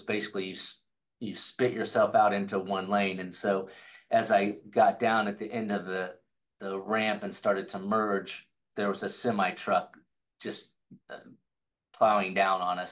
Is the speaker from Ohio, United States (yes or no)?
no; Indianapolis, Indiana, United States; now in Carmel, United States; So I was born in Miami, Florida. My dad was down there working, lived there till I was two, moved back home to Indianapolis, where all of our family was. So grew up in Indianapolis.